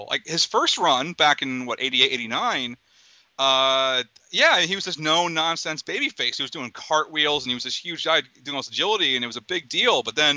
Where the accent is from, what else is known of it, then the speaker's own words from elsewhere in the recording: Asbury Park, New Jersey, United States; Yeah, I'm from Asbury Park, New Jersey.